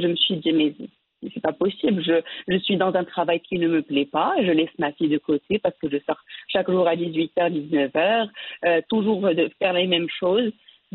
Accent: Tangier, Tanger-Tetouan-Al Hoceima, Morocco; En fait, moi, je suis née à Tanger, j'ai grandi à Tanger, j'ai eu mon bac ES au lycée Regnault.

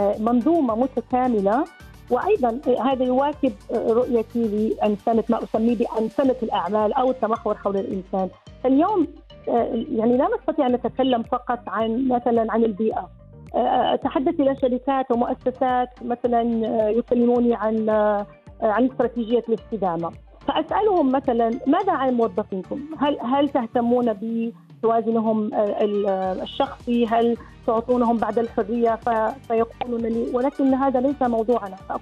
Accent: Morocco; نحن كمواطنين مغاربة لدينا العديد من الإيجابيات

